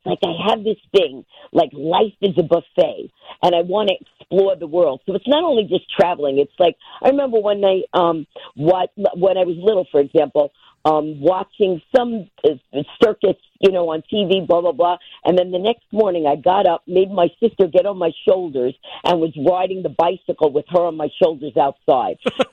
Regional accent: Queens, New York, United States; Yeah, I was actually born in Greenwich Village. And then, so I lived there till I was about 5, and then we moved to Queens.

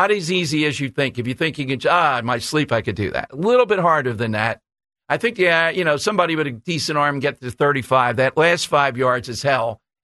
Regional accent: Philadelphia, Pennsylvania, United States; I don't have anything, dialect coach, that you can pick out here that might be a hint that I'm from South Philly.

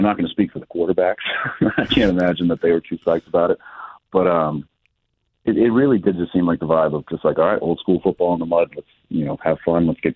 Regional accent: Wisconsin, United States; I grew up in Wisconsin, played my college ball in Minnesota, all outdoors.

